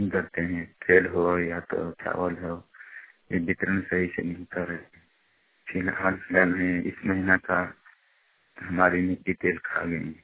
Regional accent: Jharkhand, India; ग्राम check post मजदूर थाना गुमटी जिला गोड्डा के रहने वाला हूँ

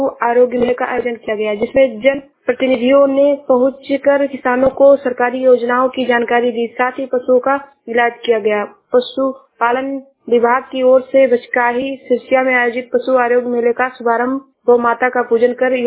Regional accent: Uttar Pradesh, India; मैं जिला सरस्वती से हूँ।

